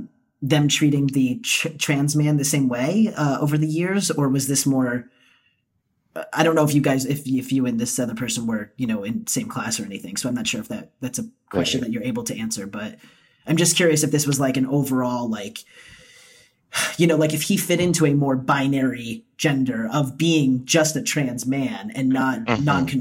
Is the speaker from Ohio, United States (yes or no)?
no; New Jersey, United States; now in California, United States; I grew up in New Jersey and now I live in California.